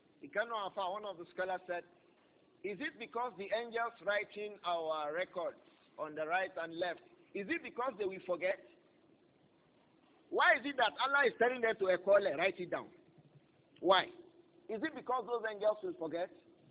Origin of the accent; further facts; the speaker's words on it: Nigeria; I was the only person who came from Nigeria.